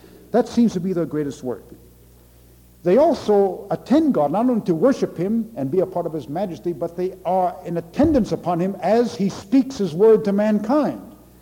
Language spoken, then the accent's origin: English; Canada; also born or lived in England; now in United States; I was born and raised in Canada, lived for several years in England, although I went to school mostly here in the States.